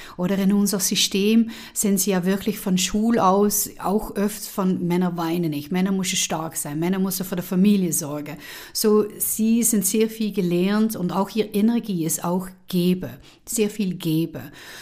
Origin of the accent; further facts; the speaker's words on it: Netherlands; German is a second language; wie ich als Niederländer